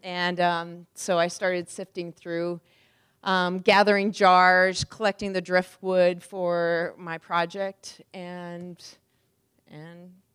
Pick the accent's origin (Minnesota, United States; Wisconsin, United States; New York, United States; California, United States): Wisconsin, United States; I grew up in Wisconsin on a farm